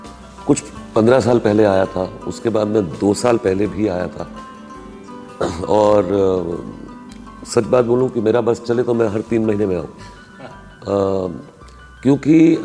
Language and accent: Hindi; Srinagar, Jammu and Kashmir, India; moved away as an adult; now in Delhi, India; तो मेरा बचपन सारा कश्मीर में, श्रीनगर में गुजरा है और मैंने वहाँ अपनी education, initial education burn hall school है वहाँ से की।